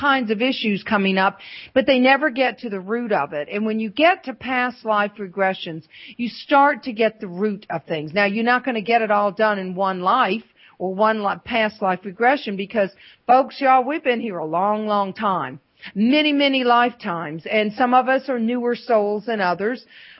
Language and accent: English; the South, United States; now in North Georgia, United States; And I'm from the South. My family's from Mississippi.